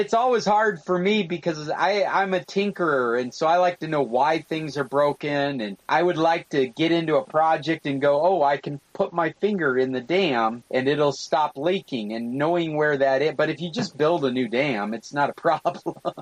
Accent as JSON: {"language": "English", "region": "Northwest", "country": "United States", "tie": "born or raised there", "said": "I grew up in the Northwest."}